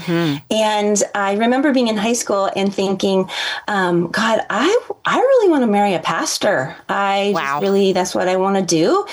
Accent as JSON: {"language": "English", "region": "California", "country": "United States", "tie": "born or raised there", "said": "I'm in Southern California, Ventura County, right next to the border of LA County, and went to the local high school here"}